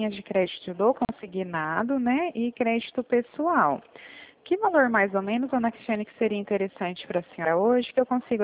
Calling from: Presidente Prudente, São Paulo, Brazil; eu estou na cidade de Presidente Prudente, estado de São Paulo.

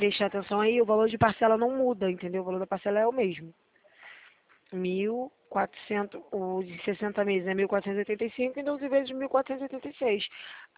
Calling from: Rio de Janeiro, Brazil; Eu falo do centro do Rio de Janeiro, aqui da Rua do Carmo

